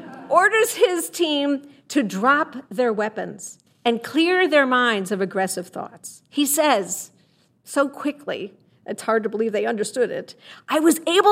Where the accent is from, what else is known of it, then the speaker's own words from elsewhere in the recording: Chicago, Illinois, United States; I'm from Chicago, I know about corruption.